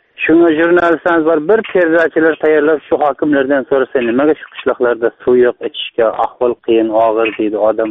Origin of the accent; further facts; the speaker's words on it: Panjakent, Sughd, Tajikistan; Men Tojikistondanman, Panjakentdanman aka.